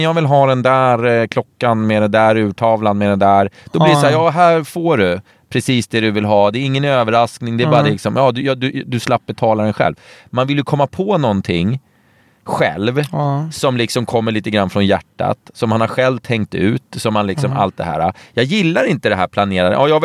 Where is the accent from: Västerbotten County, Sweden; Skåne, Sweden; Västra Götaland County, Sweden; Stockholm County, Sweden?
Stockholm County, Sweden; Norrtälje; Jag kommer från Norrtälje, och där säger man inte ä.